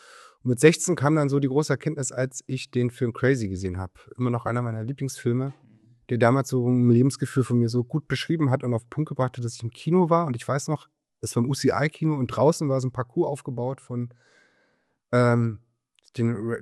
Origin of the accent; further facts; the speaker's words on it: Cottbus, Brandenburg, Germany; also born or lived in Spremberg; Spremberg bin ich geboren und bin in Cottbus groß geworden und aufgewachsen und habe da auch mein erstes Büro gehabt und bis ich 30 war, dann dort auch gelebt.